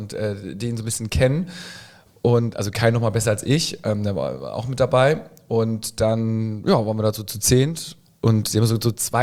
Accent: Hamburg, Germany; Als Hamburger muss man da hin.

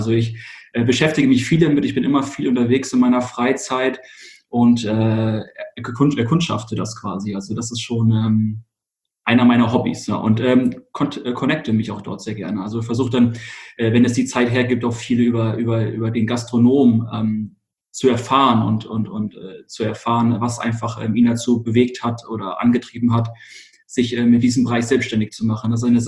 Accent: Hesse, Germany; moved away as an adult; now in Hamburg, Germany; Ich bin tatsächlich in Hessen geboren. Da habe ich bis 2015 gelebt

